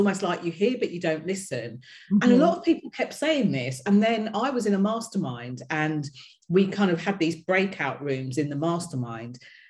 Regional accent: United Kingdom; accent: British; I'm speaking to an American, my accent will get even more British as we go through this.

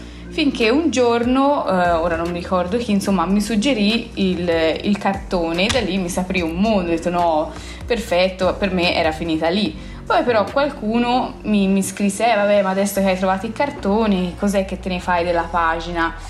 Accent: Prato, Tuscany, Italy; entrambe veniamo da Prato

